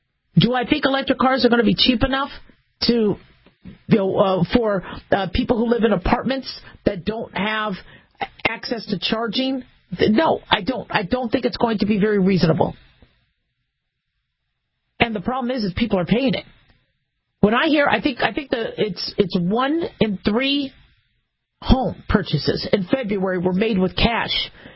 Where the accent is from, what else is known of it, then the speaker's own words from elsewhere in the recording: Phoenix, Arizona, United States; also born or lived in Nevada / Las Vegas / Los Angeles; And I grew up in Phoenix as well. I went to 12 schools, so I lived in a whole bunch of areas because my family moved a lot. So to me, Phoenix is my home.